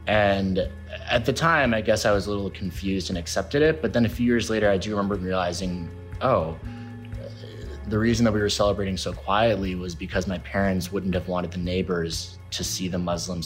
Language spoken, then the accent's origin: English; Virginia, United States; I grew up in Northern Virginia and I'm an author.